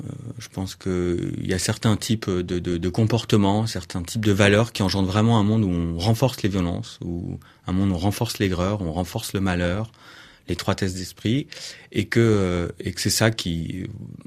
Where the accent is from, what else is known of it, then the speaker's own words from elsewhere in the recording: Saint-Cloud, Île-de-France, France; Moi, je viens de Saint-Cloud, c'était un petit peu plus mixte, dans une classe très très privilégiée